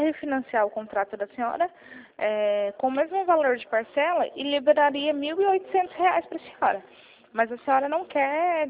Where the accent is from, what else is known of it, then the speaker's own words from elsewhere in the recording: São Paulo, Brazil; Eu sou de São Paulo.